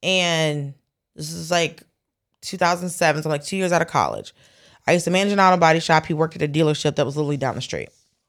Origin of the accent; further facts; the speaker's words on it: Atlanta, Georgia, United States; Right, and I grew up in Atlanta, so everybody has, you start driving when you're 13.